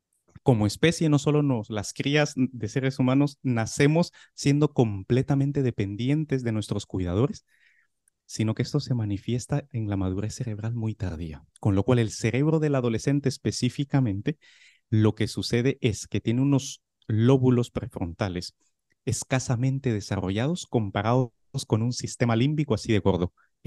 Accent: Guatemala; moved away as an adult; now in Palma de Mallorca, Spain; Yo soy guatemalteco y nacionalizado en España. Hice la carrera de medicina allí en mi país. Vine a España a hacer la residencia en neurocirugía en el Hospital Clínico San Carlos en Madrid. Y llevo 6 años ya trabajando como neurocirujano staff en Palma de Mallorca

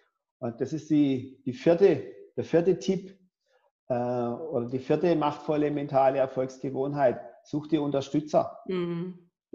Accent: Pforzheim, Baden-Württemberg, Germany; now in Berlin, Germany; ich komme ja aus dem Süden, aus Pforzheim, Stuttgarter Raum.

